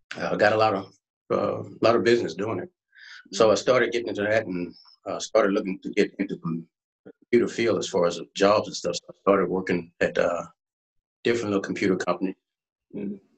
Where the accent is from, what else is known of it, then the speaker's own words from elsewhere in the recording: Texas, United States; now in Clear Lake, United States; I'm originally from The Mark, Texas. Graduated, born and raised, graduated high school there. Mm-hmm. I lived my first 20-something years there, 21, 22 years there, and ended up moving to the Clear Lake area.